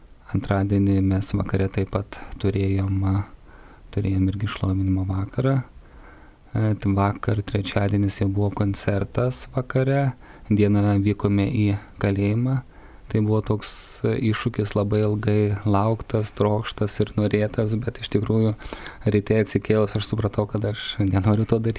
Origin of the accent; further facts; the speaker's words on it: Trakai, Vilnius County, Lithuania; Kitas iššūkis buvo šiandien eiti Trakų gatvėmis, kadangi pats esu iš Trakų ir vaikščioti tomis gatvelėmis